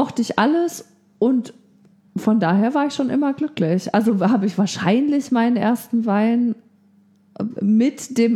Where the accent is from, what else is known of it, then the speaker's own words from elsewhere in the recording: Bavaria, Germany; ich komme ja aus Bayern, wo ja auch Bier so das normale Getränk ist.